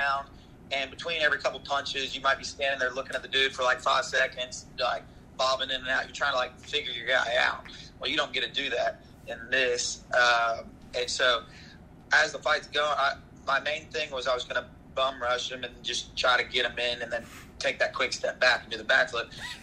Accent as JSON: {"language": "English", "town": "Lexington", "region": "Kentucky", "country": "United States", "said": "one of my buddies just tagged me something on Facebook because I'm from Lexington."}